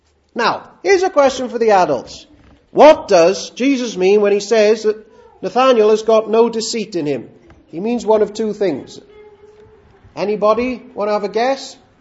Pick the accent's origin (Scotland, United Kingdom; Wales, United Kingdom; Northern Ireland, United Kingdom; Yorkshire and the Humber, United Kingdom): Wales, United Kingdom; Cardiff; born there; also born or lived in Swansea; Now, I was born in Cardiff.